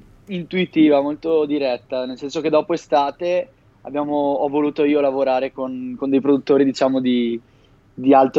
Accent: Veneto, Italy; vicino a casa mia in realtà, perché io sono veneto

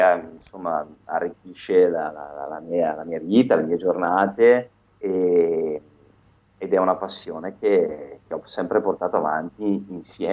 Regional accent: Bergamo, Lombardy, Italy; poi io sono di Bergamo, qua la situazione è stata brutta

